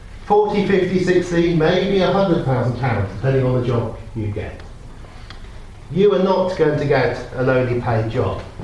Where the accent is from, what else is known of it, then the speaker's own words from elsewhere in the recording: England, United Kingdom; Because we are English, I will not do the next question